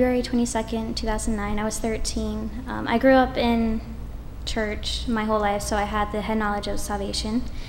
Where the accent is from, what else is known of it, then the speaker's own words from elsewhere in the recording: Port St. Lucie, Florida, United States; I'm from Port St. Lucie, Florida.